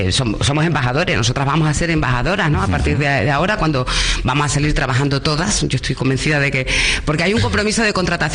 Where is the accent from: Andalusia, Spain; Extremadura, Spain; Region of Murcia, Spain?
Extremadura, Spain; Almendralejo; Almendralejo tiene lo suyo. Somos cordiales y noveleros también, pero bueno, somos gente divertida. Y a mí de mi pueblo me gusta porque es un pueblo donde se puede vivir bien. Es un pueblo grande, una ciudad pequeña. Y de hecho yo tengo 52 años y siempre he vivido aquí.